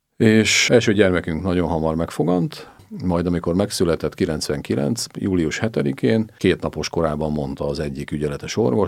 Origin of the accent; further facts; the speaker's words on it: Hajdúvid, Hajdú-Bihar, Hungary; én egy hajdubihari kisfaluban éltem, mellette lévő városban, Hajdúböszörményben születtem, és egy olyan falu, amiről beszélünk, Hajdúvid